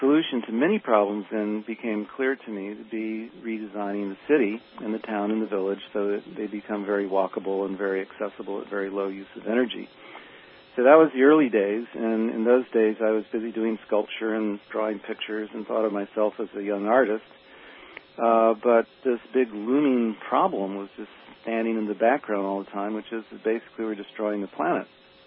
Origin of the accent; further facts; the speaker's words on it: Santa Fe, New Mexico, United States; My father was an architect. I grew up in Santa Fe, New Mexico, beautiful country, and right across the valley from me was Los Alamos, New Mexico